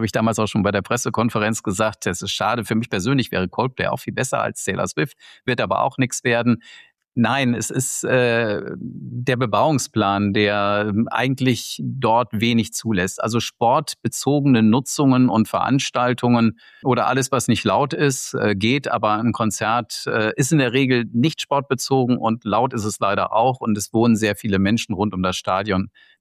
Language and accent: German; North Rhine-Westphalia, Germany; Ah, also ich bin am Niederrhein groß geworden, Jahrgang 64.